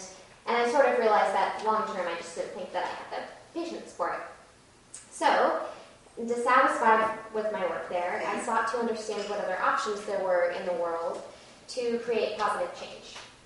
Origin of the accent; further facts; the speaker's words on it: Seattle, Washington, United States; I grew up in Seattle in a family of political advisors, activists, professors, and public school teachers.